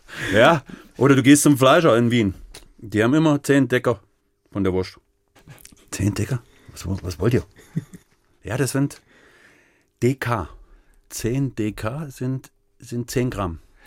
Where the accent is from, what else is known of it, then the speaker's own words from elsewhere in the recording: East Germany, Germany; born there; Identität ist gebürtiger Ossi mit Pfälzer Ansätzen.